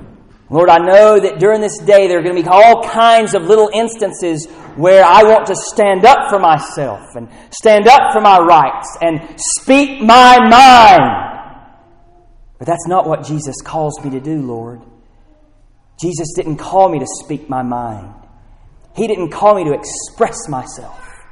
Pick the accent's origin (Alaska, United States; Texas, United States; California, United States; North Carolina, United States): North Carolina, United States; Where I grew up in North Carolina is not my home.